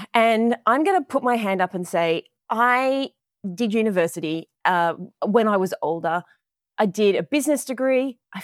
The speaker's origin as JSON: {"language": "English", "country": "Australia", "lives_now": "Newport Beach, United States", "said": "Right now from sunny Newport Beach in California. Ooh, as you might be able to tell, I am not a native Californian. I'm from Australia."}